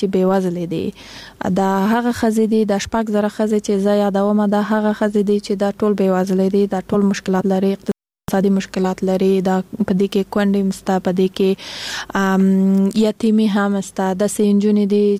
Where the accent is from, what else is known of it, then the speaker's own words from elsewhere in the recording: Kandahar, Afghanistan; now in Kabul, Afghanistan; زه خپل د کندهار د ولایت یم